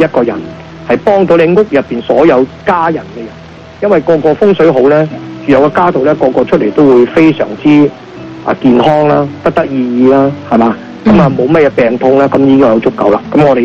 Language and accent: Cantonese; Guangdong, China; 唔係我哋廣東人，唔係我哋中國人